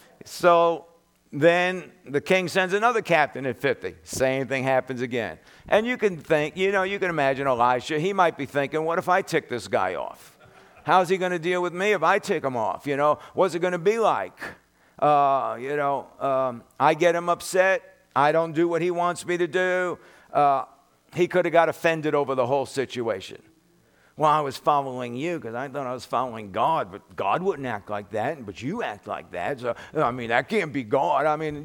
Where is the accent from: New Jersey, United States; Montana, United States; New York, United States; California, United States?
New York, United States; Brooklyn; You know, when I lived in New York, I was brought up in Brooklyn. We were brought up in the slums.